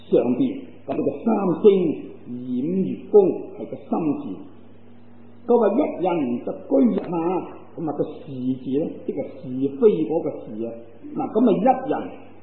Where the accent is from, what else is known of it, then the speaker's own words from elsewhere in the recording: China; 根据我哋中国人写字嗰种嘅方式咧